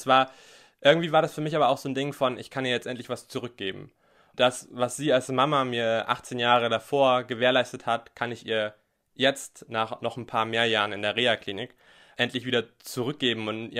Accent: Thuringia, Germany; born there; Ich bin in Thüringen geboren.

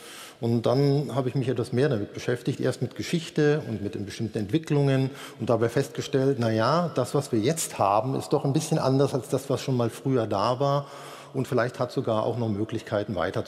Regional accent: Bavaria, Germany; ich komme ja aus Oberfranken, also im weiteren Sinne okkupiert von Bayern, also bin ich in Bayern gewesen

